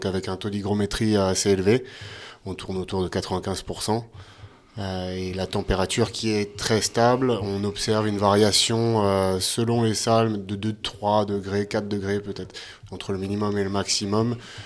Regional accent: Île-de-France, France; moved away; Personnellement, je viens d'Île-de-France, donc, que j'ai quitté il y a plus de 10 ans maintenant.

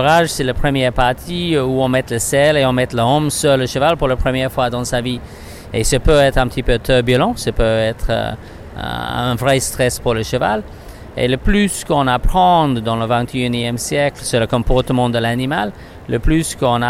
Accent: Australia; French is a second language; peut-être vous entendre que j'ai un léger accent et je suis australien, donc, mais je parle français le mieux que je peux.

